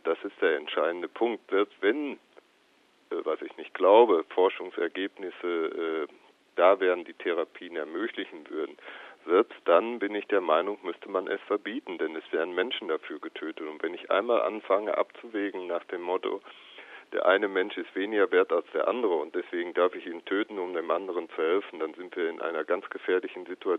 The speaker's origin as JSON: {"language": "German", "country": "Germany", "said": "Und deswegen meine ich, können wir da selbstbewusst als Deutsche auftreten und sagen, das ist die Menschenwürde"}